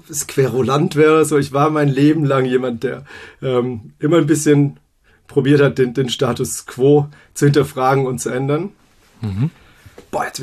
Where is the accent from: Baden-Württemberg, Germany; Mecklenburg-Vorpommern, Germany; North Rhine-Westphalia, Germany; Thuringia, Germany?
Baden-Württemberg, Germany; now in Berlin, Germany; Für alle, die es nicht gehört haben, ich bin Schwabe, Schwabe im Prenzlauer Berg.